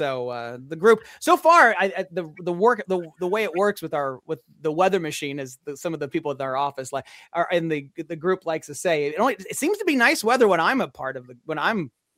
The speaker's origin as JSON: {"language": "English", "town": "Indianapolis", "region": "Indiana", "country": "United States", "said": "A guy was retired in Indianapolis when I was a kid, because I'm from the Indianapolis area."}